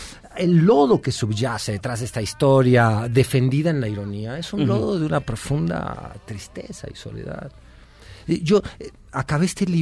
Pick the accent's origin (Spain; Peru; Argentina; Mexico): Mexico; Si no caes, yo te bautizo, soy mexicano y se acabó el pedo.